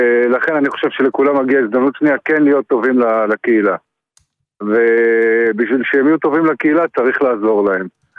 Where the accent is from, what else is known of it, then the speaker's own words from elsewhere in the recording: Ashkelon, Southern District, Israel; now in Nir Yisrael, Israel; גדלתי באשקלון.